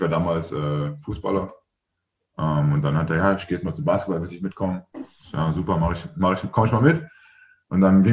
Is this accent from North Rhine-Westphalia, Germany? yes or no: yes; Leverkusen, North Rhine-Westphalia, Germany; born there; Aus dem Rheinland, ja.